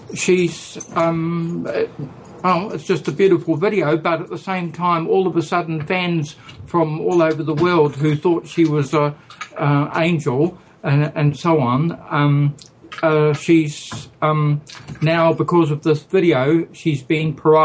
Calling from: New Zealand; I'm talking from New Zealand.

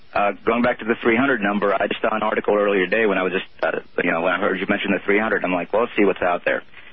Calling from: Florida, United States; in Florida.

